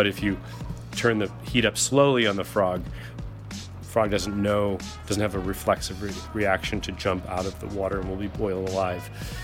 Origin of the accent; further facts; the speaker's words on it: New York City, New York, United States; I'm from New York City, specifically the Lower East Side, even more specifically, Avenue D and Houston Street. I was born in 1969, and my parents moved to the Lower East Side at that time